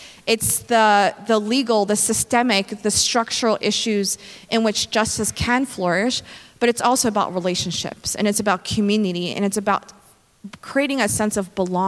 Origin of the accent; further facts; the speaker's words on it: Philadelphia, Pennsylvania, United States; encountering racism, not on a regular basis, but every once in a while in my life growing up in Philadelphia, kind of really shaped my understanding of God's role in my family